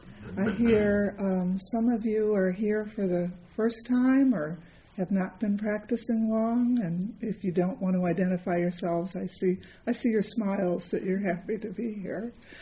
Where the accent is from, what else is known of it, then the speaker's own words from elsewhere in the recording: Midwest, United States; it's always special to me as a Midwesterner this time of year